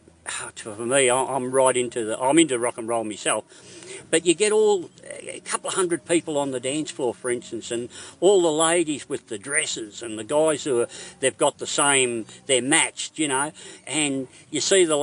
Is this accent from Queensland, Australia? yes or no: yes; Nanango, Queensland, Australia; I'm from Nanango